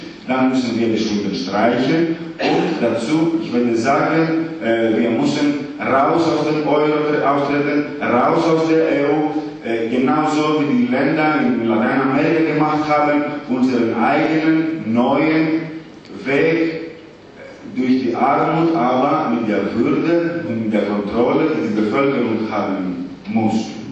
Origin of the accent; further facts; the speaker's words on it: Greece; German is a second language; ich bin Grieche.